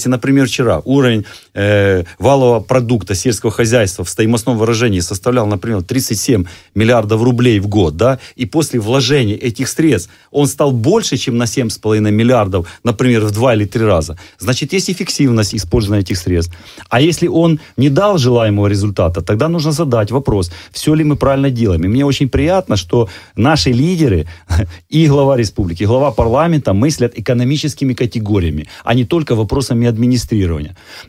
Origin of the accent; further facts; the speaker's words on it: Crimea, Ukraine; А мы все, каждый крымчанин, команда президента.